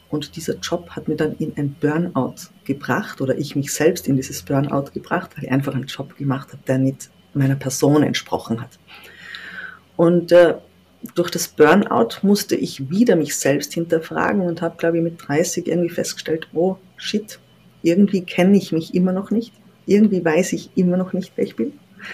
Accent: Tyrol, Austria; als Tiroler muss man Skifahren.

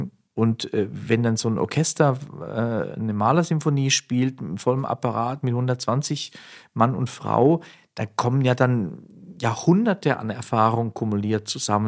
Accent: Zurich, Switzerland; Genau, ich bin am südlichen Zürichseeufer aufgewachsen und in Zürich zur Schule gegangen.

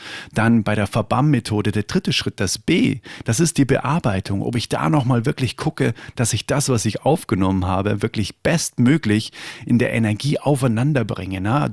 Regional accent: Bavaria, Germany; Und dann habe ich irgendwie zu Hause da sowas hingewurstelt, nennt man das bei uns in Bayern.

